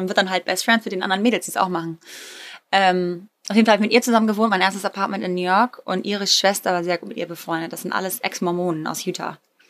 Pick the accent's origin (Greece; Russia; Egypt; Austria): Greece; born or raised there